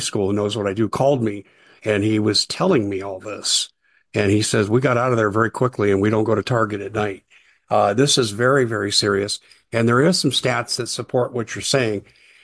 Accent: Aurora, Colorado, United States; By the way, I'm from Aurora

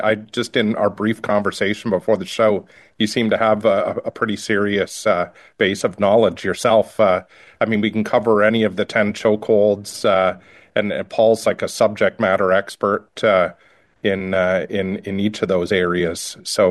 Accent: Ontario, Canada; I'm a Canadian lawyer out of Ontario

